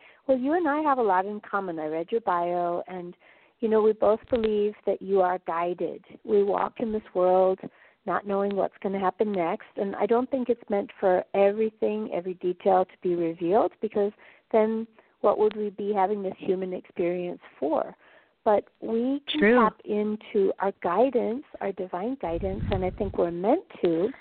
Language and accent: English; Minneapolis, Minnesota, United States; I grew up in Minneapolis in a Catholic family, and I was formally educated in those ways